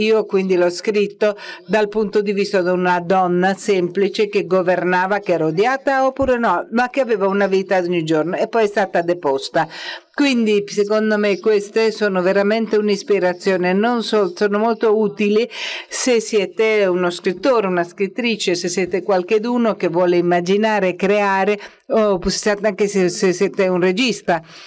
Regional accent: Egypt; Io sono cresciuta in Egitto ed ero ossessionata.

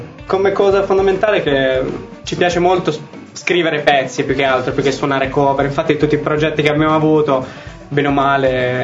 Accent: Imperia, Liguria, Italy; Sì, esatto. Io sono di Imperia.

